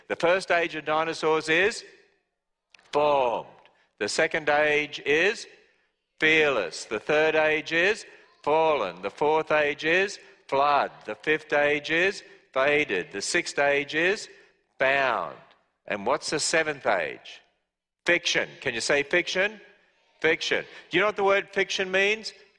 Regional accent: Australia; I come from Australia

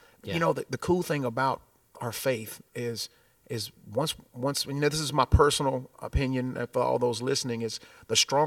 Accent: Winchester, Tennessee, United States; You know, I grew up in Winchester, Tennessee, which is about an hour and 15 minutes from here southeast going toward Chattanooga.

